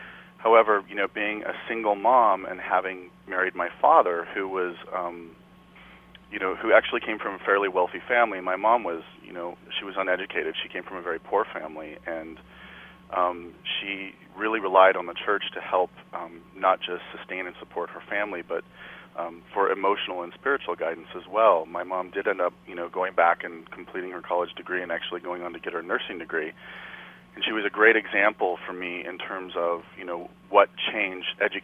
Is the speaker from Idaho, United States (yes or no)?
yes; Idaho, United States; also born or lived in Kansas; I'm originally from Kansas, but I grew up predominantly in Idaho, like way on the outskirts of Boise.